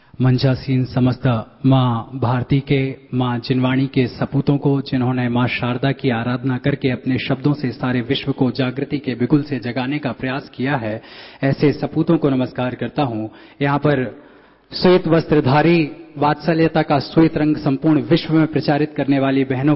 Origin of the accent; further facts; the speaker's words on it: India; हम उस भारत देश के रहने वाले हैं जिसने नागरिकता की परिभाषा सबसे पहले दी।